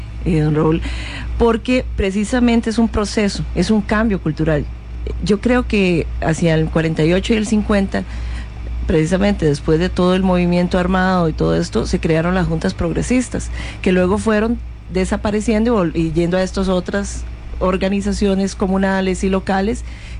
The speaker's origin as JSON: {"language": "Spanish", "region": "Alajuela", "country": "Costa Rica", "said": "Nosotros, en mi barrio, yo soy de Alajuela, y vivíamos, y llegamos a Montes de Oca por la universidad, llegamos por una coyuntura, y pasamos muchos años sin conocer a un vecino."}